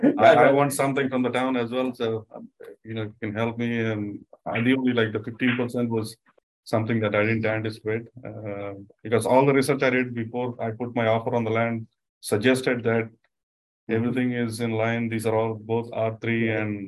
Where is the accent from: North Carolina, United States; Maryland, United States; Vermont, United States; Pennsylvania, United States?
Maryland, United States; Ellicott City; I mean, I'm from Ellicott City, which is a historic district.